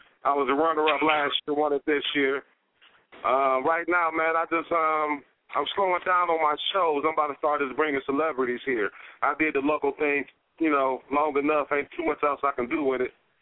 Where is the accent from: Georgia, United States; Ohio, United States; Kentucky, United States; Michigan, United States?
Ohio, United States; Cleveland; I'm from Cleveland, man, but at the time, the Cleveland niggas really wasn't riding with the down south cats like